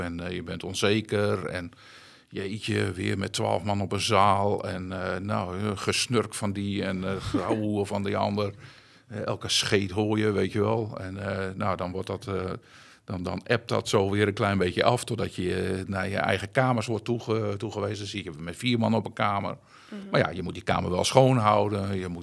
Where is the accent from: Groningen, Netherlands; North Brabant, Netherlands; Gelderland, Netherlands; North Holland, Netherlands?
Groningen, Netherlands; Delfzijl; Kijk, ik kwam als jongen uit Delfzijl en ik was niet wereldvreemd.